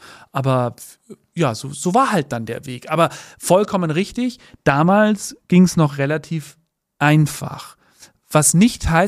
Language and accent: German; Bavaria, Germany; aber als Oberbayer, da hast du halt das überhaupt nicht am Schirm, dass du ja auf einem Schiff arbeiten könntest.